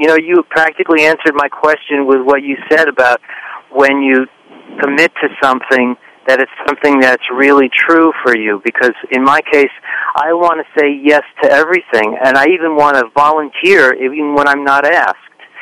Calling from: Garden City, New York, United States; I'm in Garden City, Long Island today.

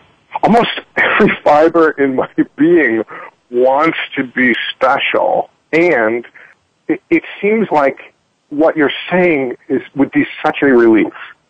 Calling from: New York City, New York, United States; Yeah, I'm calling from New York City.

